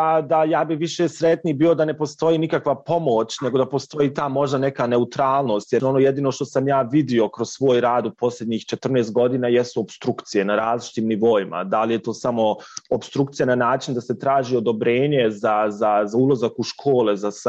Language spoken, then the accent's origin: Bosnian; Bosnia & Herzegovina; ja sam rekao dolazim iz Bosne i Hercegovine